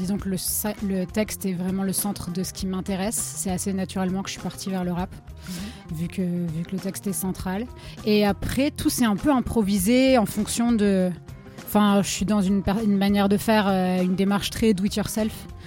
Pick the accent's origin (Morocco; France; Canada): France; south of France; Je viens du sud, donc pas exactement ici, mais je viens de la région. Et je suis d'origine méditerranéenne, Espagne, Italie, et sud de la France.